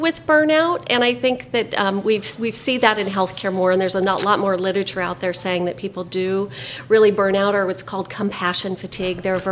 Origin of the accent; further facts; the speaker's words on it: Everett, Washington, United States; From Everett, Washington.